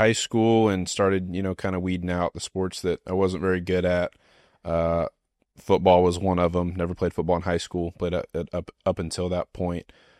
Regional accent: Aledo, Texas, United States; Yeah, born and raised in Aledo, Texas. Been there my entire life.

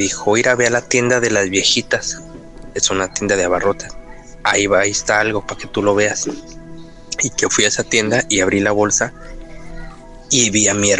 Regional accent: Guadalajara, Jalisco, Mexico; now in Tijuana, Mexico; de la Primavera, Jalisco. Soy nativo de Jalisco, de Guadalajara, Jalisco. Soy nativo del bosque de la Primavera, pero ya tengo, voy para 9 años residiendo aquí en Tijuana.

